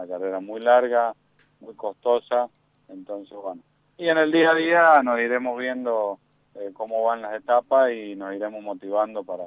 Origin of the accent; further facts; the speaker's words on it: Rivadavia, Mendoza, Argentina; toda la gente acá de la zona este, yo soy de Rivadavia